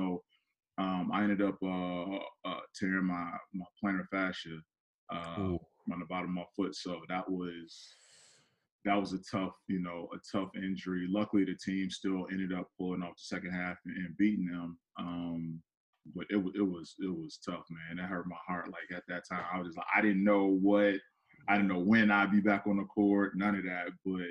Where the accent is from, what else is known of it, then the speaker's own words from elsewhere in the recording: Joliet, Illinois, United States; like I grew up in Joliet, we were the number one team in the state for so long.